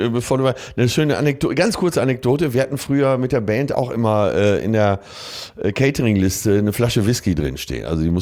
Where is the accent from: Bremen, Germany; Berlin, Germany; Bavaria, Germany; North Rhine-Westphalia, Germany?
North Rhine-Westphalia, Germany; Wir kommen ja weiter aus dem Ruhrgebiet.